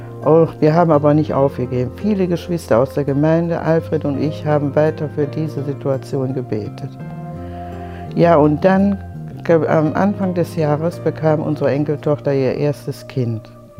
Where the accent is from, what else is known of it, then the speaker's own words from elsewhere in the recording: Solingen, North Rhine-Westphalia, Germany; ich komme aus Solingen